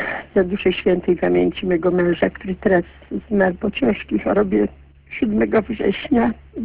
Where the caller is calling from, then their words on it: Chicago, Illinois, United States; Ja z Chicago.